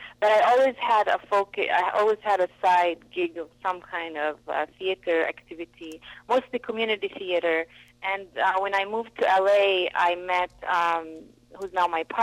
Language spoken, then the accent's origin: English; Beit Jala, Bethlehem Governorate, Palestine; also born or lived in Jerusalem; now in United States; Well, I was actually born in Jerusalem, but I grew up in the Bethlehem district in a small town called Beit Jala, which is pretty much Bethlehem